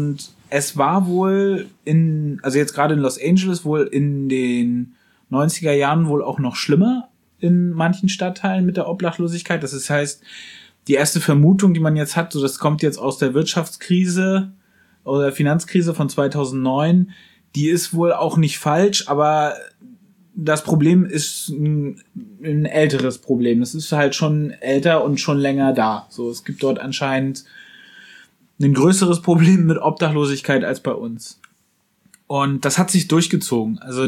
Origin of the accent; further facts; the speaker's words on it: Wismar, Mecklenburg-Vorpommern, Germany; so wie man halt bei uns in Wismar auch Wismar und Umgebung halt seinen Sommer verbracht hat.